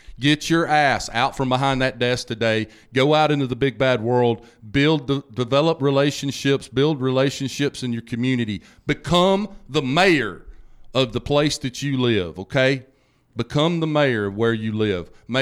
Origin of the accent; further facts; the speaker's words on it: Hamilton, Alabama, United States; One of the guys I grew up with in my neighborhood that I grew up with in Hamilton, Alabama